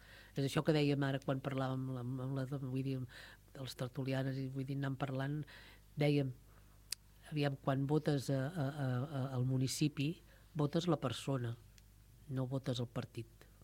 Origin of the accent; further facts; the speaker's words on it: Sant Jaume d'Enveja, Catalonia, Spain; som de Sant Jaume i hem de viure aquí a Sant Jaume.